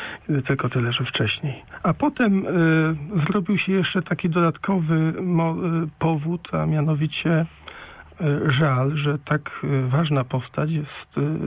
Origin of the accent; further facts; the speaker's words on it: Trzemeszno, Greater Poland Voivodeship, Poland; pochodzimy z tego samego rejonu Wielkopolski, z Czemeszna.